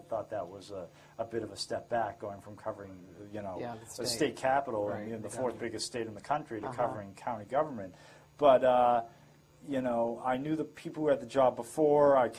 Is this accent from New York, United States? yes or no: no; Massachusetts, United States; and I grew up in Massachusetts, and I was more fond of the Northeast than I was of the South